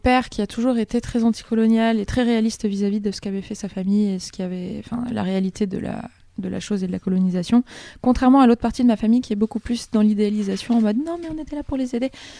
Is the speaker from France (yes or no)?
no; Madagascar; j'ai du mal à me positionner par rapport à la revendication de mes origines dans le sens où est-ce que je suis malgache, est-ce que je ne suis pas malgache. J'ai pas la nationalité malgache, j'ai que la nationalité française.